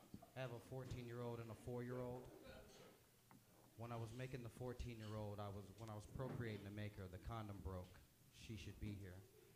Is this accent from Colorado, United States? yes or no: yes; Denver, Colorado, United States; I'm from Denver. I was here before you white people.